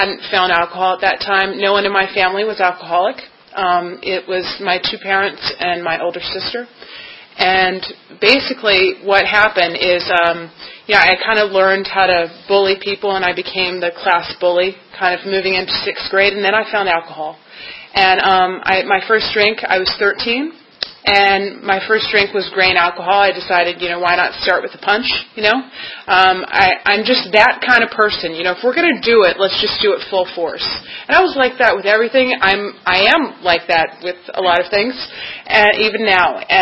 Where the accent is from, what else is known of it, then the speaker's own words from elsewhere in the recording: Silver Spring, Maryland, United States; I am from up north. I'm from Silver Spring area, Silver Spring, Maryland.